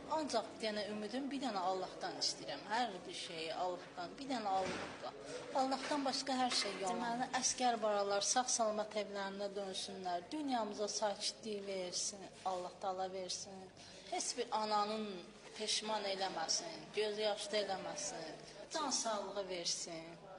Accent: Lankaran, Lankaran District, Azerbaijan; Lənkərandan gəlmişəm.

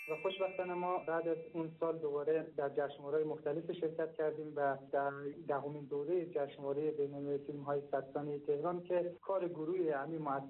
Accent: Mashhad, Razavi Khorasan, Iran; born there; فیلمساز مهاجر افغانستانی ساکن ایران. من متولد 1374 هستم و در شهر مشهد به دنیا اومدم.

